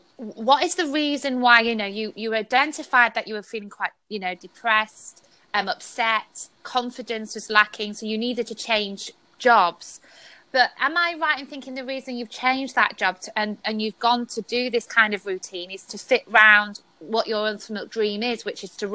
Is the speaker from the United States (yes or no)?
no; England, United Kingdom; and I'm English.